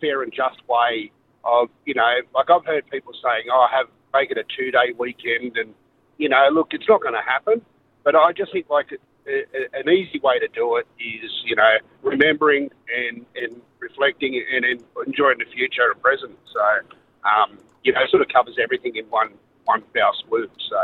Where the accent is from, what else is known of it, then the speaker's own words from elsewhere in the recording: Australia; let's just celebrate being Australian and enjoy ourselves.